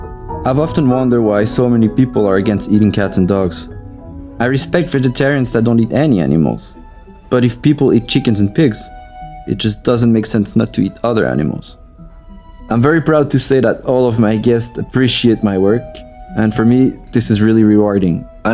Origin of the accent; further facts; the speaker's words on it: Switzerland; I am from Switzerland and I'm a chef. Switzerland is my home. That's where I grew up, where I have my roots.